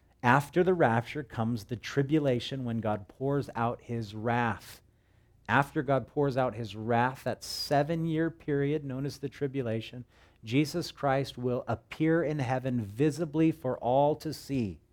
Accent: Hawaii, United States; When I grew up on the North Shore as a little kid, we lived near Sunset Beach.

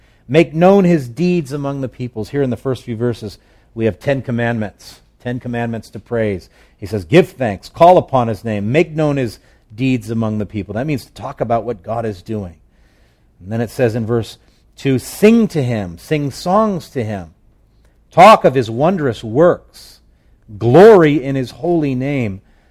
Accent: Hawaii, United States; I would never take for granted what I had become so used to growing up in Hawaii.

